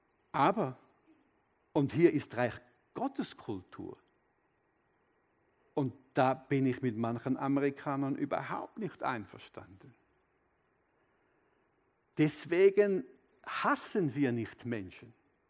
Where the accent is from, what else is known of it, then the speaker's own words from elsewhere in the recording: Switzerland; So möchte ich mit euch sagen, dass wir auch als Schweizer für Israel stehen.